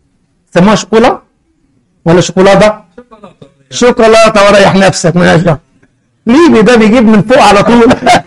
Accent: Egypt; ولذلك أذكر عندنا في مصر قديما قال لك تنظيم النسل وتحديد النسل

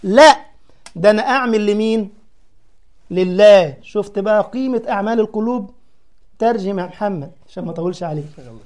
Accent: Egypt; أنا من مصر

